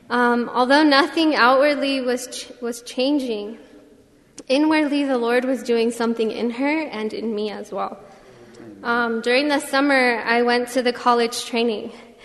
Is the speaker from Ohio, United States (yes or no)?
no; Santa Ana, California, United States; I'm from Santa Ana, and I go to school at Cal State Long Beach.